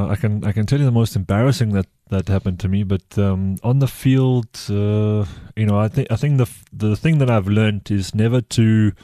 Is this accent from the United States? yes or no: no; South Africa; I'm South African.